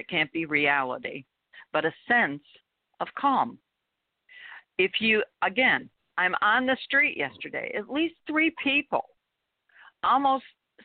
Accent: Miami, Florida, United States; I grew up in Miami from like age 11 to 17.

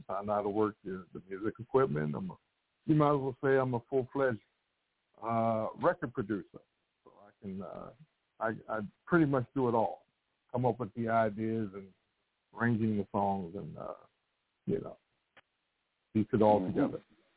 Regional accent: Baltimore, Maryland, United States; I'll start by saying I was born and raised in Southwest Baltimore.

